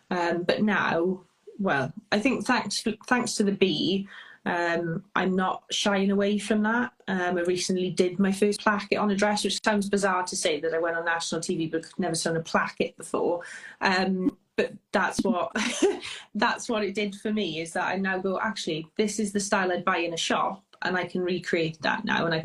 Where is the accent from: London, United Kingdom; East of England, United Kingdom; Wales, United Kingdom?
Wales, United Kingdom; And if you can't already tell, I'm Welsh. My accent slightly gives it away.